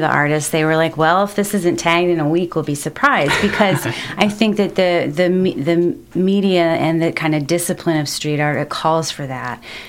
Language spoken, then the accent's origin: English; Ohio, United States; now in Lexington, United States; I'm from Northeast Ohio originally.